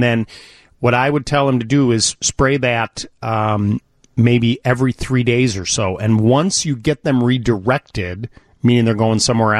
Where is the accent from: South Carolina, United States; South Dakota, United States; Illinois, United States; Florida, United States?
Illinois, United States; Highland Park; I used to go as a kid because I grew up in Highland Park and Highwood